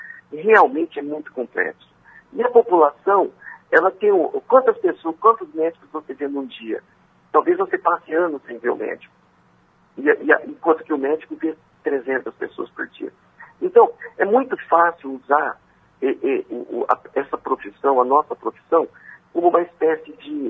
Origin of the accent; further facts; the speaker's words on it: Bauru, São Paulo, Brazil; nós todos somos brasileiros, bauruenses, nós todos somos irmãos, né?